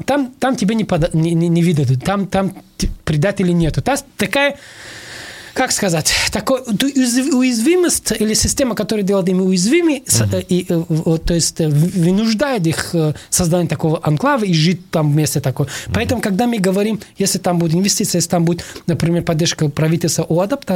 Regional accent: Tajikistan; now in Russia; Я сам из Таджикистана, я могу это чисто не то, что теоретически говорить вам, а практически.

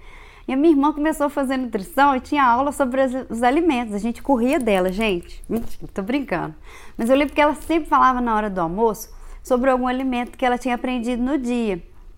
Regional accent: Viçosa, Minas Gerais, Brazil; also born or lived in Belo Horizonte / China; eu sou natural de Viçosa, Minas Gerais. Eu morei em Belo Horizonte por um tempo, mas também morei na China. Hoje em dia eu moro em Viçosa, estou em Viçosa agora.

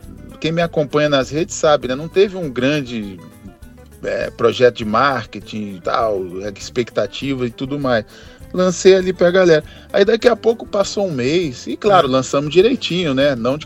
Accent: Brazil; enquanto brasileiros

